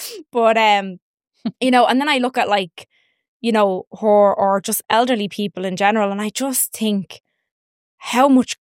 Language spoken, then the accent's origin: English; Dublin, Leinster, Ireland; like I'm from Dublin